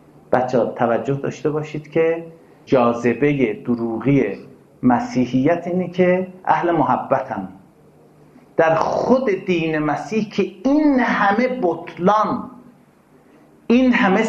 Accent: Iran; گفتم من ایرانی هستم.

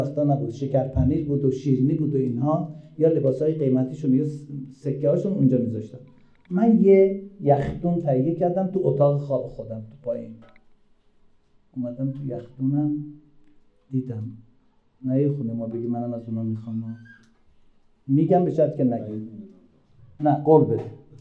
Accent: Azerbaijan, Iran; now in Tehran, Iran; 60 سال پیش که ما از آذربایجان اومدیم، منزلمون آخرین نقاط غرب تهران ته هاشمی بود

